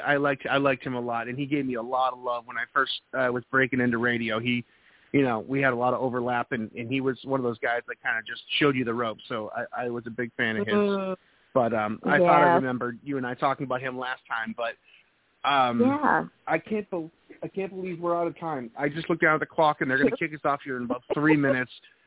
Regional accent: New Hampshire, United States; I'm originally from New England, New Hampshire.

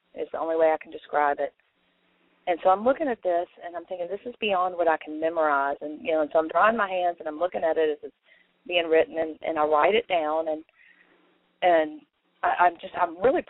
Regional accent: Louisiana, United States; Well, I am from Louisiana, but I don't

